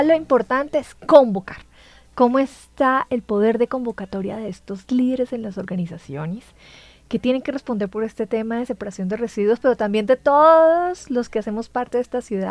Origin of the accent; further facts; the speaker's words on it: Cali, Valle del Cauca, Colombia; now in Bogotá, Colombia; una iniciativa de un caleño, sí, de mi tierra.